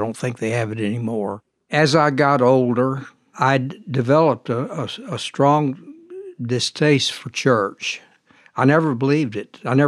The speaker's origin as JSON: {"language": "English", "town": "Muskogee", "region": "Oklahoma", "country": "United States", "tie": "born or raised there", "said": "I grew up in Muskogee, Oklahoma. My dad sold clothes. I was born during the Depression."}